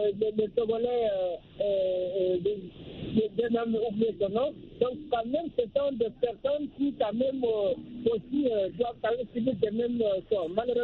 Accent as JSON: {"language": "French", "country": "Guinea", "said": "moi je suis originaire de la Guinée-Conakry"}